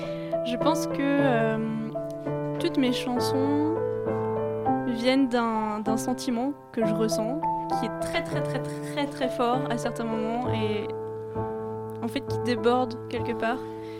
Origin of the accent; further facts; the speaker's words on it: Brittany, France; parce que j'aime beaucoup l'eau et je suis bretonne.